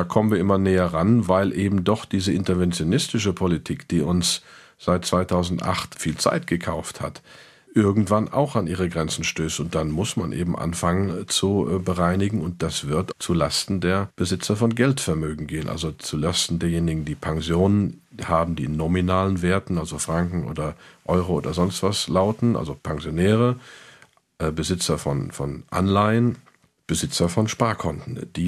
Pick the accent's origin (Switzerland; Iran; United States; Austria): United States; als Amerikaner, weil ich prohibitiv hoch besteuert werde